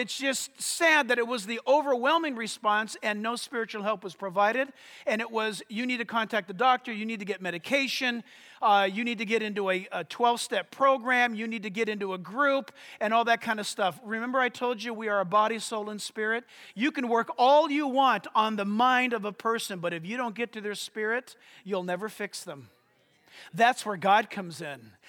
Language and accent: English; San Diego, California, United States; One of the most beautiful cities in America, outside of my hometown, San Diego, of course, is the most beautiful place in the world.